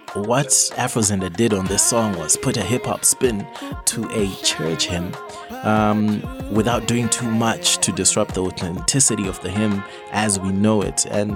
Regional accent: Zimbabwe; He comes from Zimbabwe, which is my home country.

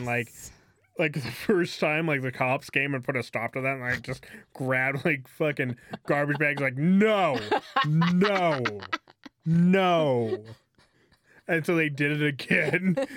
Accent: Dickinson, North Dakota, United States; I came from North Dakota out here, okay?

